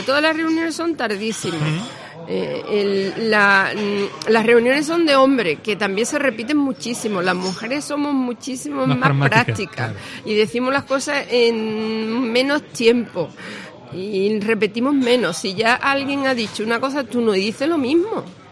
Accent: Jerez de la Frontera, Andalusia, Spain; Bueno, yo soy de Jerez, de toda la vida, como mi padre

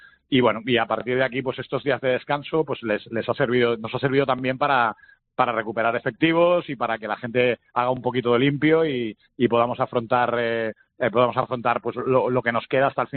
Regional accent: Catalonia, Spain; es algo que me resulta curioso viniendo de donde vengo, de Cataluña, que es tan complicado poder sostener económicamente según qué proyectos.

